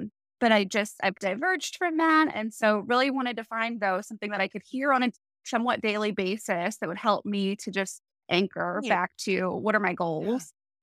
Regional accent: Midwest, United States; also born or lived in California; I'm a Midwesterner my whole life, except for the very short stint I tried to be a California girl, but quickly decided I couldn't financially afford that.

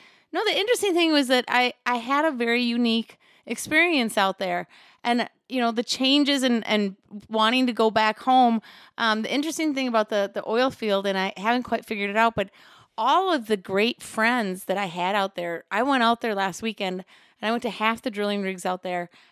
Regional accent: North Dakota, United States; North Dakota, I was certain that that was going to be my going back to my home, my country, my people, my native language.

